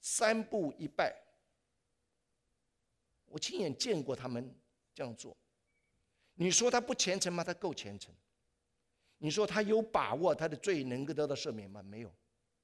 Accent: China; 中国人很可怜的一个民族，我们在惧怕中长大，我们在惧怕中生活。

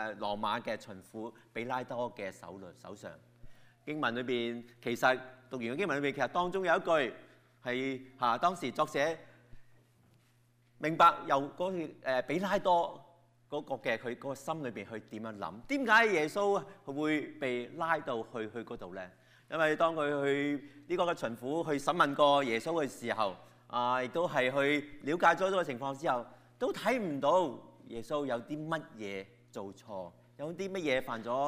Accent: Hong Kong; now in Canada; 我们很多从香港移民过来 的加拿大人

